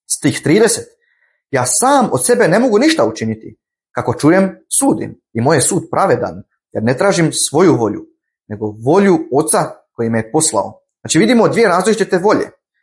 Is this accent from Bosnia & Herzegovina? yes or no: no; Croatia; Recimo, mi smo u Hrvatskoj. Ja sam Hrvat, ne znam.